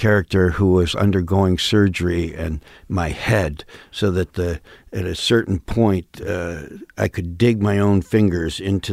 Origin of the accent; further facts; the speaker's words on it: New York, United States; now in Los Angeles, United States; You know, I'm from Western New York State originally, and it was cold climate